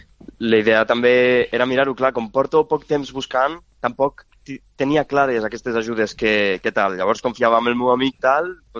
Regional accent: Mollerussa, Catalonia, Spain; Jo sóc de Mollerussa.

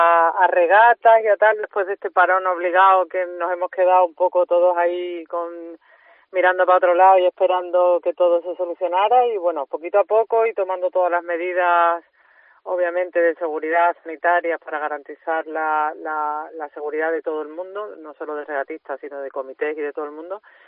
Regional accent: Andalusia, Spain; como andaluza

